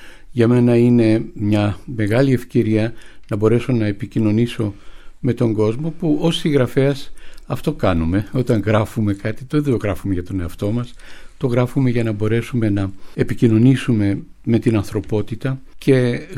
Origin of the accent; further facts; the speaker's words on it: Greece; εγώ ως Έλληνας, μέσα στη δική μου πατρίδα